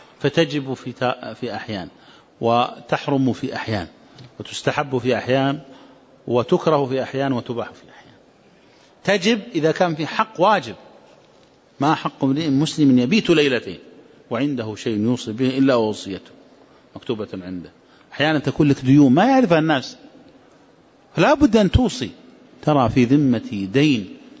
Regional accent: Najd, Saudi Arabia; لكن عندنا في نجد إذا قال أوصيت بثلث مالي

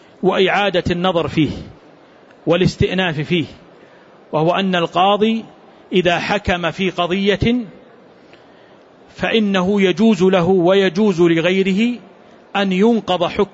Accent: Saudi Arabia; لأن أحكام القضاة عندنا في المملكة العربية السعودية ولله الحمد مستمدة ومعتمدة على الكتاب والسنة

